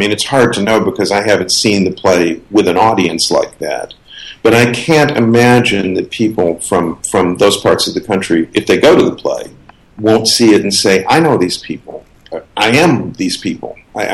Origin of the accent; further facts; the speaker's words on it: Missouri, United States; I grew up in Southeast Missouri.